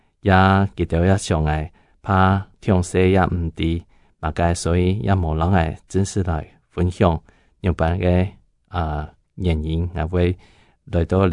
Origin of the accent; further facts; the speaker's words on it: Taipei, Taipei City, Taiwan; 我从小是待在台北，没什么会讲客家话的生年的，因为在台北不会上客家中，但是我们家家境会讲到的客家话实在是我妈妈的功劳。